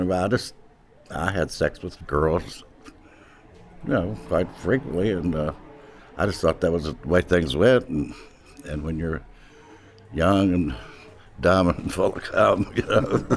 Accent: Charleston, West Virginia, United States; I'm from Charleston, West Virginia, and I'm a floral designer.

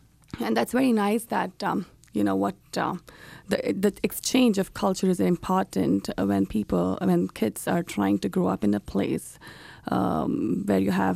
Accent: India; now in Des Moines, United States; Like, back in India, we grew in a place where your house, you know, you grew up with your uncle, your aunt, your grandparents around you.

